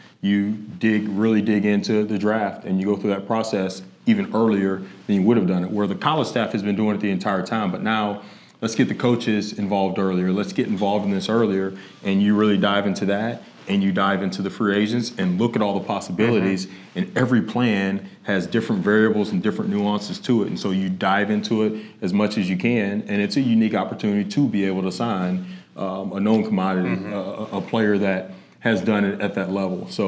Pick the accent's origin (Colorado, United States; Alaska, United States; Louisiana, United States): Louisiana, United States; Again, growing up in Louisiana, we're playing Destrehan High, and we won the game